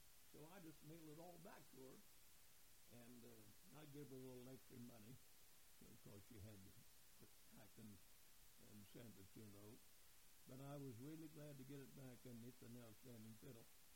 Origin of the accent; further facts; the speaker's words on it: West Virginia, United States; born there; I was born in Wirt County.